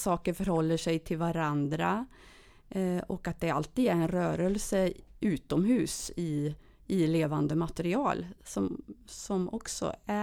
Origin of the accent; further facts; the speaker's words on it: Dals-Ed, Västra Götaland County, Sweden; Nej, jag är från Dals-Ed i Dalsland.